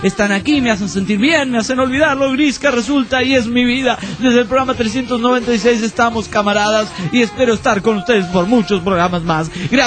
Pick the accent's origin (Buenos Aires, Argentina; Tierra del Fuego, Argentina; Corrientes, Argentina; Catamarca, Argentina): Corrientes, Argentina; y soy de Corrientes, por A.